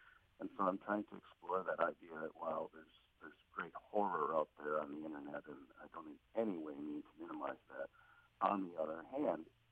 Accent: Wisconsin, United States; whereas I'm from Chippewa County, Wisconsin, and I say Montaigne

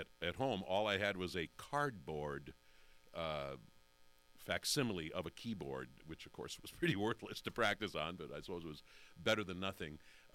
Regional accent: Decorah, Iowa, United States; my best friend from growing up in Decorah, who was also there, my roommate, Marshall Anderson, he was an opera nut from very early on

